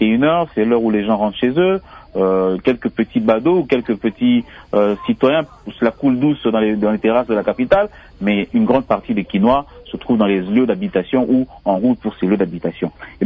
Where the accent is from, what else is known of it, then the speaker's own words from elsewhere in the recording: Kinshasa, DR Congo; Chez nous, à Kinshasa, à ces heures-là, il n'y a pas forte circulation